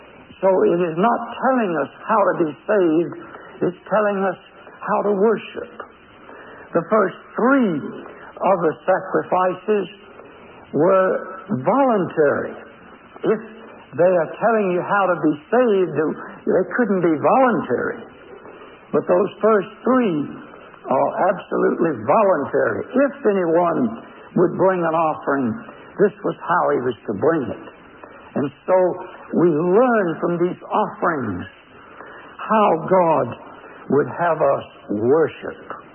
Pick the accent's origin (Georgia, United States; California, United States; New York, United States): Georgia, United States; Augusta; as I was brought up in Augusta, Georgia, we children used to go to school in the morning